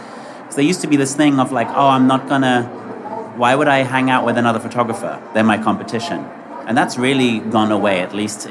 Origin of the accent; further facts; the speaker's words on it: England, United Kingdom; now in New York, United States; So I grew up in England and I live in New York now.